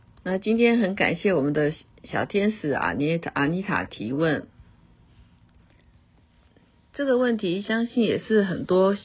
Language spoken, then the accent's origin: Chinese; Taiwan; 可是我们东方人或是我们台湾人呢，常常会觉得跟朋友很熟